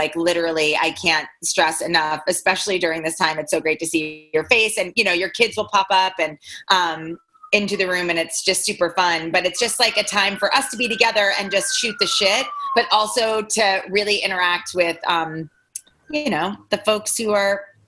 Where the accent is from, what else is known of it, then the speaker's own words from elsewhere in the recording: New York City, New York, United States; I didn't grow up on Avenue B, but I grew up on Lexington Avenue and 90th Street, and I used to put on these things all the time.